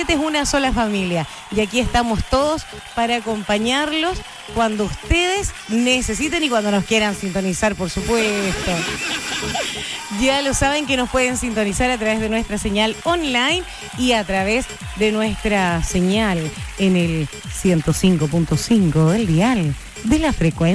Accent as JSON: {"language": "Spanish", "country": "Chile", "said": "los chilenos somos"}